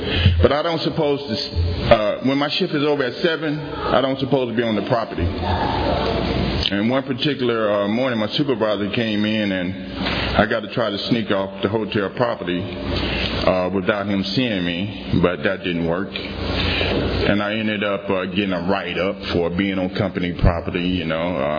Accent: Mississippi, United States; Returned back to my home state, the beautiful Magnolia State of Mississippi.

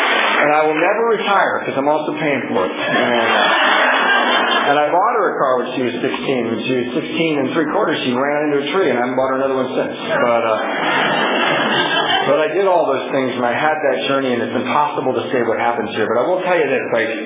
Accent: Ireland; You know, and I'm full of sarcasm. I'm Irish.

